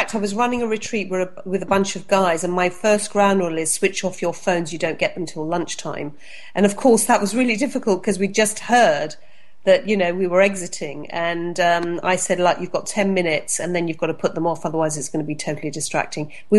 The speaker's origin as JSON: {"language": "English", "region": "London", "country": "United Kingdom", "tie": "born or raised there", "said": "I was brought up in London."}